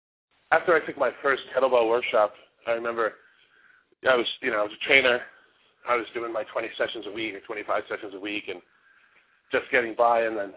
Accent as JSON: {"language": "English", "region": "New York", "country": "United States", "tie": "born or raised there", "lives_now": "Oakland, United States", "said": "Well, I was born in New York, lived there most of my life, and I started training in New York in about 2001."}